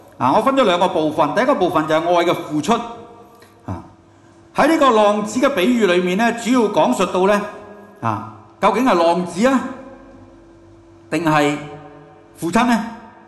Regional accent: Hong Kong; 包括我們香港人最重要的是什麼？錢，是不是？

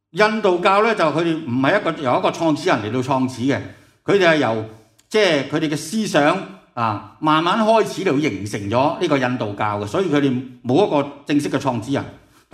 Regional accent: China; 中国人咧，我哋中国人最怕提一个字嘅

